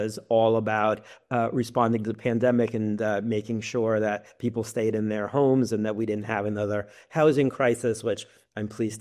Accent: Connecticut, United States; moved away as an adult; now in Washington, United States; I came to D.C. in 1996 to work for my hometown congressman, a moderate Republican from Connecticut named Chris Chase.

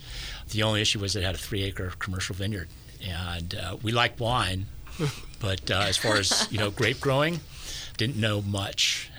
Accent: Bennett Valley, California, United States; But I grew up in Sonoma County. I grew up in Bennett Valley. My family's been here since the early 60s, late 50s, early 60s.

